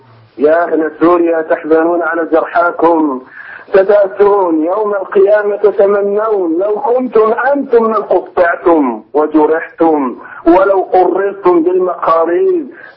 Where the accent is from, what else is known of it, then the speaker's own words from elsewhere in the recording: Morocco; فإن سمعت كثير منكم عندنا في المغرب سيئة إلى الغاية